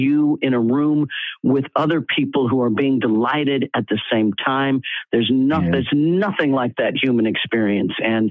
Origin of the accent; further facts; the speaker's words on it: Leavenworth, Kansas, United States; Now, I grew up in Leavenworth, Kansas in the 60s and 70s.